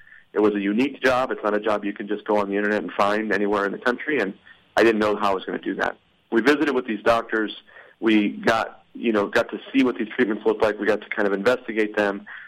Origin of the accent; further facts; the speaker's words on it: Arizona, United States; also born or lived in North Carolina; You know, so we were in North Carolina for about 4 years, and I'm from Arizona, Angela, and I met in Arizona